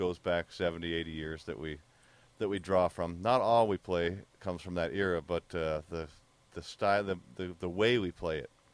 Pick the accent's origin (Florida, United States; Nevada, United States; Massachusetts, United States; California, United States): Massachusetts, United States; I grew up in Massachusetts, and then I moved out here, went to college out here